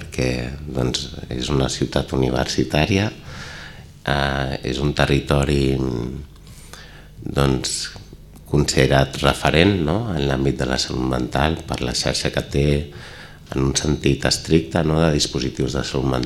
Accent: Barcelona, Catalonia, Spain; Jo soc de Barcelona, en comparació amb Girona, doncs això és molt més assequible, no?

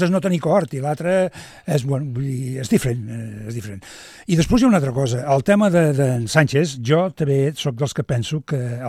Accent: Catalonia, Spain; I jo, com a català, el que dic és una cosa

